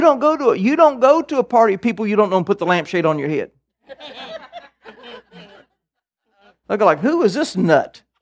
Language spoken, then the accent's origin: English; Alabama, United States; also born or lived in Midwest; Not to mention, I moved from the Midwest, really considered the North, to Alabama when I'm 9.